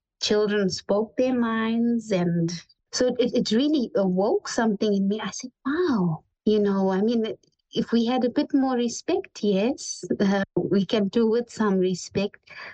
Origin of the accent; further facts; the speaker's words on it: Zimbabwe; I'm from Zimbabwe